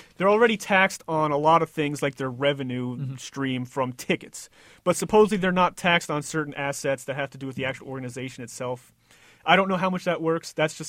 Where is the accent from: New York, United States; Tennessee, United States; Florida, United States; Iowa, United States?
New York, United States; I mean, I grew up